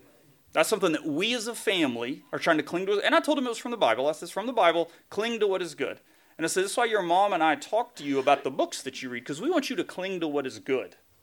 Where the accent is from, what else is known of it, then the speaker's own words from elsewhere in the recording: Tennessee, United States; See, I'm from Tennessee, which most of you knew.